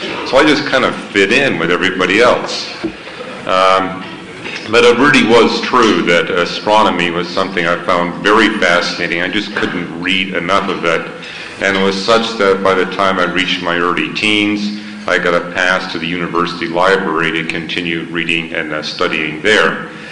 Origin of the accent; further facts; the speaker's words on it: Canada; I was born and raised in Canada, and I did get into astronomy at a very young age. Being raised in Canada, I really didn't meet believers in God.